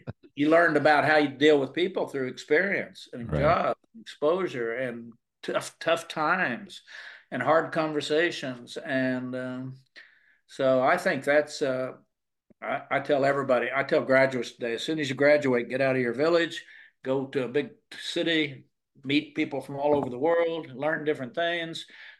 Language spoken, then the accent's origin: English; Oklahoma, United States; when I was growing up in Oklahoma at 16, you had a job.